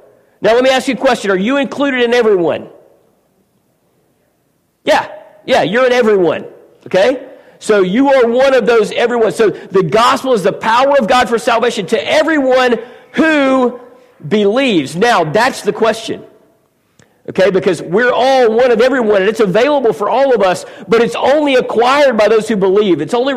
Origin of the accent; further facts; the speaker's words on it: Midwest, United States; I mean, as a Midwesterner, you're kind of a good person. That's kind of one of the massive hurdles that we have to overcome in the Midwest.